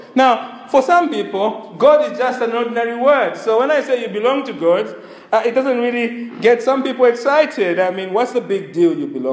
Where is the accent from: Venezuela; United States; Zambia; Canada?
Zambia; When I was young, growing up in Zambia, there's a song we had.